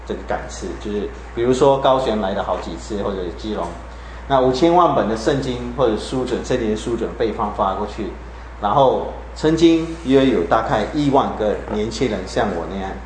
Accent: Malaysia; 我从马来西亚来

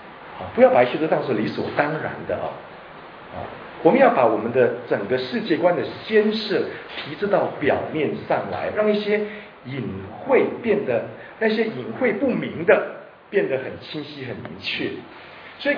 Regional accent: Singapore; 这就是我们新加坡人的特色

